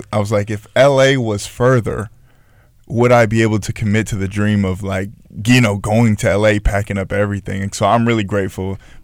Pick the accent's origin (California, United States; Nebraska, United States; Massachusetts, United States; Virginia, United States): California, United States; Rancho Cucamonga; I'm from Rancho Cucamonga, so I didn't have to drive.